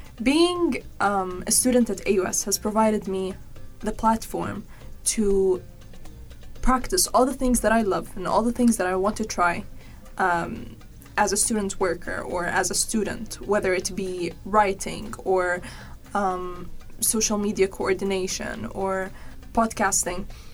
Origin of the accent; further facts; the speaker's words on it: Jordan; Usually we watch news channels from my home country, Jordan